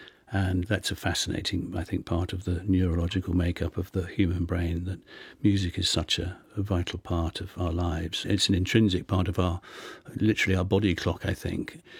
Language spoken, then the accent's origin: English; East Sheen, London, United Kingdom; also born or lived in Blackheath; I grew up initially in East Sheen near Richmond and then Blackheath.